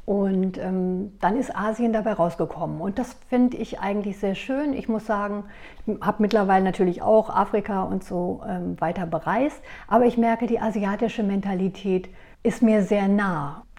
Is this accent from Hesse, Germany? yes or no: yes; Hesse, Germany; born there; now in Lübeck, Germany; ich bin gebürtig, bin ich aus Nordhessen, also da komme ich aus der Nähe von Korbach. Da aus einem kleinen Ort, lebe aber jetzt in dem wunderschönen Lübeck an der Ostsee und bin dort ganz glücklich und angekommen.